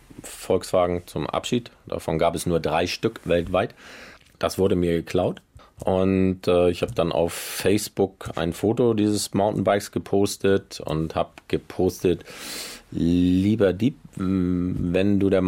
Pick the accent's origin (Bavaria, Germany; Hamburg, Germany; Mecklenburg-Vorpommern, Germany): Hamburg, Germany; Na, als Hamburger und sowas in seinen Restaurants und sowas.